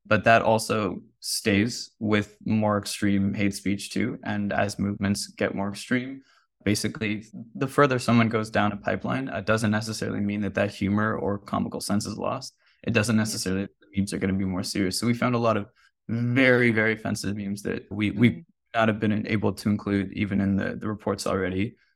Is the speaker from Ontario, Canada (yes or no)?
yes; Ottawa, Ontario, Canada; it's also from my hometown of Ottawa, Ontario.